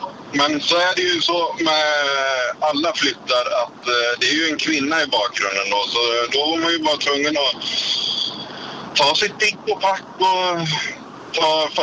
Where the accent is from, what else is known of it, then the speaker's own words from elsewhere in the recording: Småland, Sweden; also born or lived in Norway; Alltså problemet är att jag pratar svosk. Jag är ju smålänning egentligen, så jag kan inte säga R.